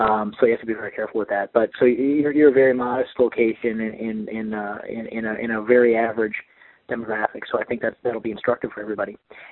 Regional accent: Midwest, United States; when I was growing up in the Midwest and studying martial arts

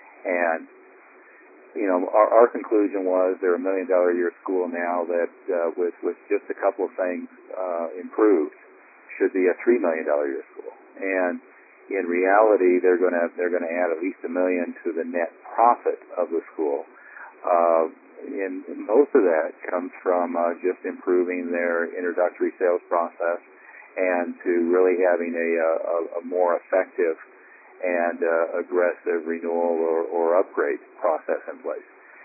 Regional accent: Denver, Colorado, United States; hey, I run martial arts schools. I'm from Denver. Saw a school here.

